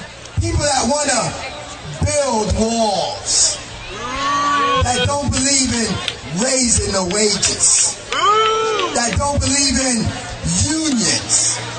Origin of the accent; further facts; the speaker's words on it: New York City, New York, United States; I work at McDonald's. I'm on the National Organizing Committee, and I'm from New York City! New York!